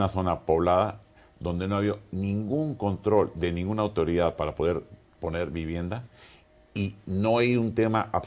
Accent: Peru; un poco lo que yo estoy contento como peruano haber convencido socios extranjeros que vengan a invertir al Perú

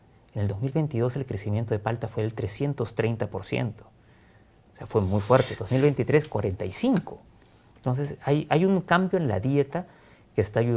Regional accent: Peru; Somos nosotros los peruanos

